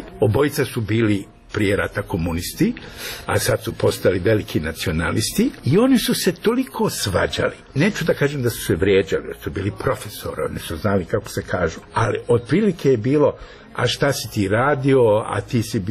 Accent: Mostar, Federation of Bosnia and Herzegovina, Bosnia & Herzegovina; nagrada koju dobijam u mom rodnom gradu

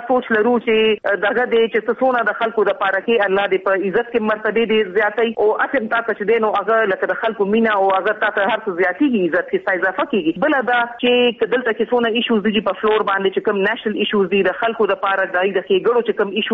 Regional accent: Dagai, Khyber Pakhtunkhwa, Pakistan; also born or lived in London; now in Peshawar, Pakistan; زما تعلق جی د ډاګۍ کړي نه دی چې کوم په نوخار ضلع کې دی او زه په 18 مارچ 1964 کې پیدا شوی یم

